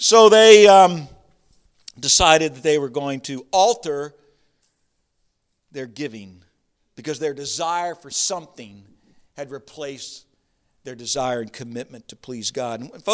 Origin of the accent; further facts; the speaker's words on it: Florida, United States; now in Delaware, United States; buddy, I'm from Florida. I said, you want to know about heat? I said, come with me, for a summer. I said, this is Delaware.